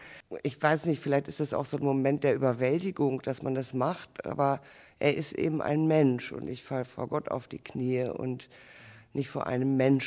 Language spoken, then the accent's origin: German; Hamburg, Germany; ich komme auch aus Hamburg